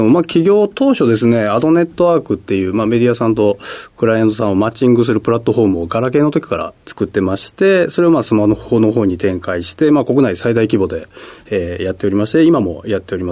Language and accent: Japanese; Kyoto, Japan; 京都ですね。